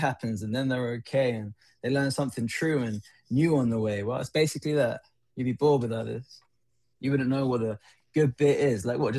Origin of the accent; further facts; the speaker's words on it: United Kingdom; sometimes it feels a little bit like that as a British person looking in at American politics